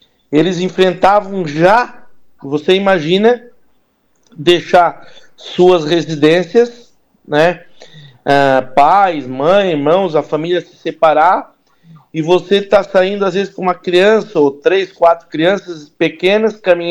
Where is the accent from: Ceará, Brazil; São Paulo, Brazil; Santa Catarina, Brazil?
Santa Catarina, Brazil; Meleiro; now in Araranguá, Brazil; Eu nasci e me criei até os 28 anos em Meleiro, mas depois eu me fixei em Araranguá. Hoje eu sou daqui de Araranguá.